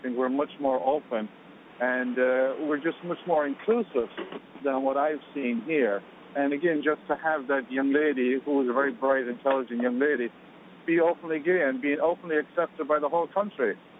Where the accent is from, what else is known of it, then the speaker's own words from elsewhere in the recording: Ireland; as an Irish person